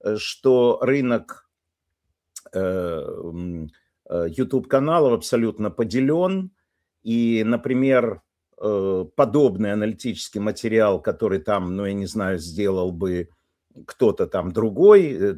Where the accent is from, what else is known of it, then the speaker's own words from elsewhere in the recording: Ukraine; now in Germany; А я из Украины, которая выпускала Запорожец